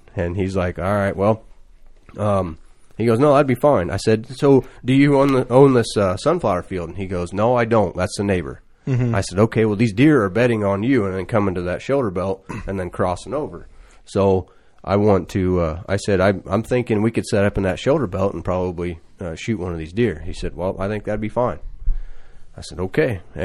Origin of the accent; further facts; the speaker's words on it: Illinois, United States; I'm from Illinois.